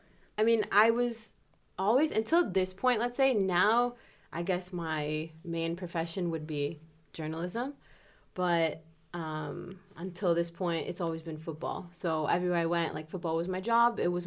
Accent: Canada; also born or lived in United States; now in Germany; I grew up in Canada. My parents are Italian.

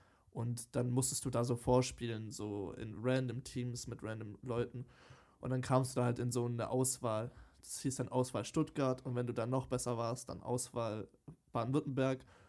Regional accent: Norway; first language Norwegian; German is a second language; Ich bin ein Norweger.

